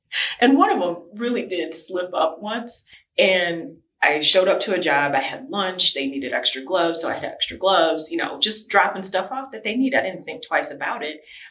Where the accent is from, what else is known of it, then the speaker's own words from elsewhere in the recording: Detroit, Michigan, United States; So I grew up in Detroit, but very Southern.